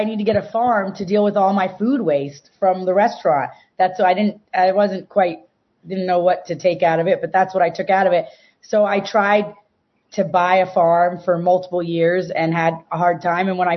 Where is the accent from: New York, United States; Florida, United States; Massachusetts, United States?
New York, United States; Ithaca; I went to Cal Arts. I grew up in Ithaca, New York.